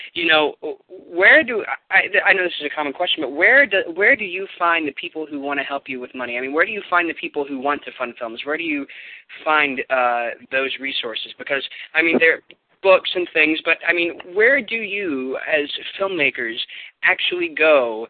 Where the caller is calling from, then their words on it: Los Angeles, California, United States; I'm calling you from Los Angeles.